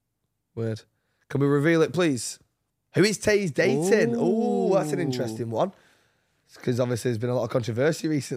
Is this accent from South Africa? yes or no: no; United Kingdom; I'm British